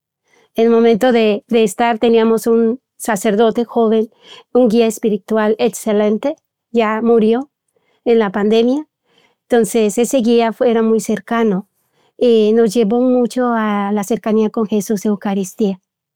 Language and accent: Spanish; La Piedad, Michoacán, Mexico; Yo soy originaria de Michoacán, de un lugar que se llama La Piedad, Michoacán. Entonces, vengo de una familia cristiana católica, practicante.